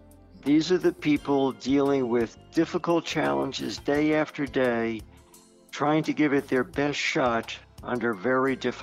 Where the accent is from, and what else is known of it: East Coast, United States; born or raised there